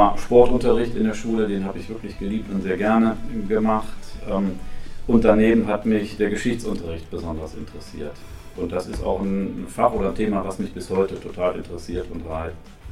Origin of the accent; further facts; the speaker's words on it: Rhineland, Germany; Was den Vereinsfußball angeht, bin ich hier im Rheinland groß geworden